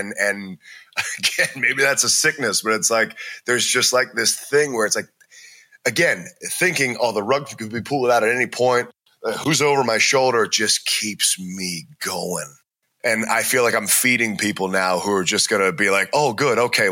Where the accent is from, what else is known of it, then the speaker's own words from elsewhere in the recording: Maryland, United States; Like, I'm from Maryland, but I started wrestling in Ohio.